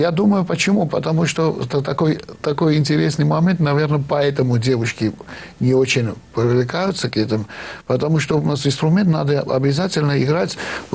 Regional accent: Gyumri, Shirak, Armenia; я из Гюмри, города Гюмри.

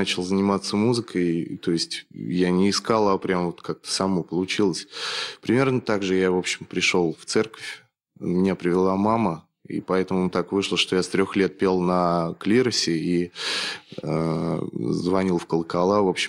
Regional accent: Nizhny Novgorod, Nizhny Novgorod Oblast, Russia; born there; now in Saint Petersburg, Russia; Я родился в Нижнем Новгороде, живу в Питере 4 года, чему, в общем-то, очень рад.

